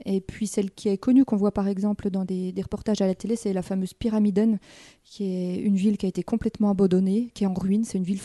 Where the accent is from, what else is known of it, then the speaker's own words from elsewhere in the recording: Bourgogne-Franche-Comté, France; Par exemple, moi, je suis du Haut-Doubs, terre de montagne.